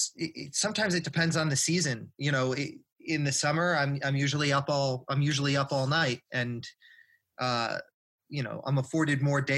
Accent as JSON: {"language": "English", "region": "New Jersey", "country": "United States", "tie": "born or raised there", "said": "I grew up on the East Coast. I grew up in suburban New Jersey, right outside of New York City."}